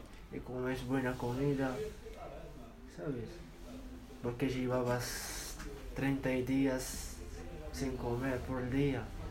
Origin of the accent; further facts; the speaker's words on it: Castillejos, Tanger-Tetouan-Al Hoceima, Morocco; Spanish is a second language; De Castillejos, como todos casi. Porque Castillejos está frontera de Ceuta, ¿sabes?